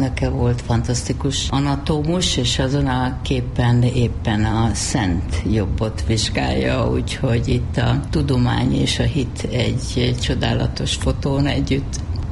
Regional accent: Pét, Veszprém County, Hungary; így vagyok várpalotai. Szóval ott a Péti nitrogén művek, ahol a szüleim dolgoztak, tehát mindig szoktam mondani, egy műtrágyagyár mellett nőttem fel

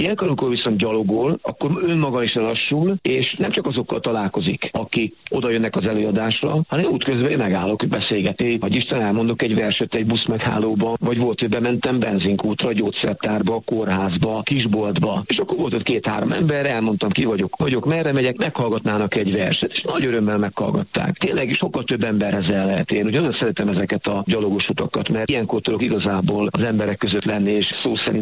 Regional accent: Kunszentmiklós, Bács-Kiskun, Hungary; 2017-ben Kunszla Miklóstól, az én szülővárosomból gyalogoltam el a horvátországi Szent Lászlóba

